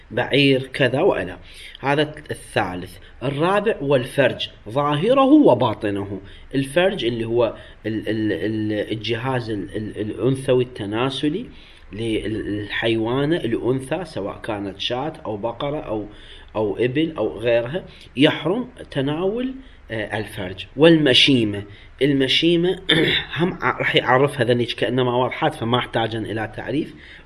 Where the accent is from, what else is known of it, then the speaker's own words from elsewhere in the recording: Iraq; احنا عندنا في العراق مع الاسف، مو بس في العراق لعله في بلدان اخرى هم شفت في مصر انا، اصلا يتسابقون على اكلها.